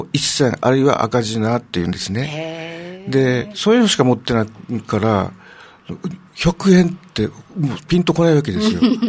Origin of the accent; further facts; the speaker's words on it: Okinawa, Japan; 私は、この島の南部の方の出身で、